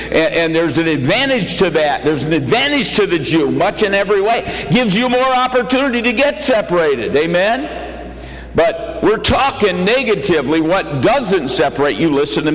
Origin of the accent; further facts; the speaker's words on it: Grand Rapids, Michigan, United States; I was brought up in Grand Rapids, Michigan. I was brought up in the Dutch Reformed Church called the Christian Reformed Church.